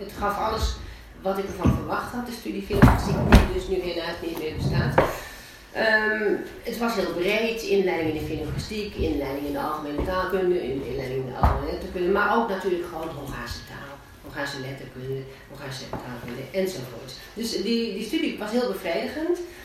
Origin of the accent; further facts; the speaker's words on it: Netherlands; Ik was gewoon een Nederlands meisje, ik ging naar het gymnasium